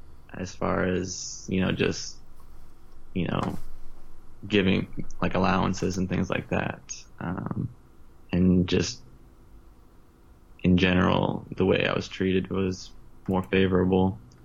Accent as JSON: {"language": "English", "region": "Montana", "country": "United States", "tie": "born or raised there", "said": "And I spent a lot of time growing up in Montana, and there was definitely a native community there."}